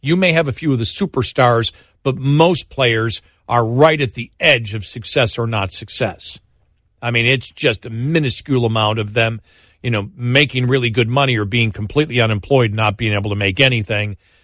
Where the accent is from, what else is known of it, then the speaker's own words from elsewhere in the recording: Buffalo, New York, United States; And hockey, you know, growing up in Buffalo, you just absolutely love hockey.